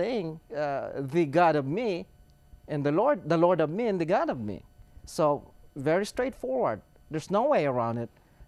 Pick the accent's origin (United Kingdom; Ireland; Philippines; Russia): Philippines; moved away as an adult; now in Charlotte, United States; I'm from the Philippines also. I'm a Filipino. And then we moved to Charlotte about 3 years ago to go to the seminary.